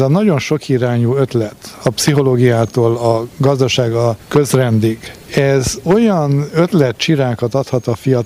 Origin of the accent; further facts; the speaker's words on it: Cluj-Napoca, Transylvania, Romania; én kolozsvári erdély származású vagyok